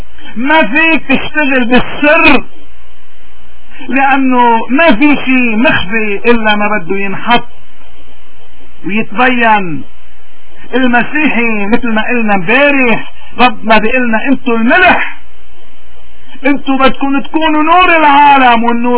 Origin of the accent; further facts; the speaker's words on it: Lebanon; اليوم نحن كلبنانيين وكموارنة تحديدا